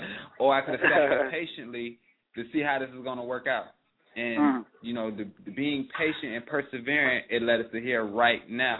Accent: Compton, California, United States; Like, I came from Compton, California. I was born in Compton, California.

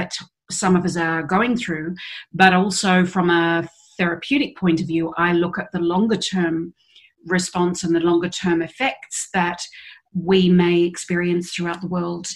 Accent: Australia; I'm from Australia, obviously, and there are parts of Australia that aren't in lockdown

